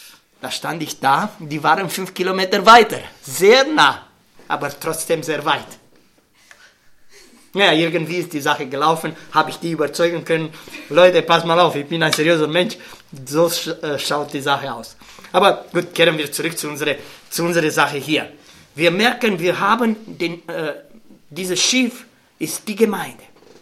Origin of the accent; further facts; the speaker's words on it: Romania; German is a second language; ich bin ein bisschen Deutsch, ich bin Rumäne, ne? Ich habe sowieso mit der deutschen Sprache, merkt ihr schon, ein bisschen Schwierigkeiten.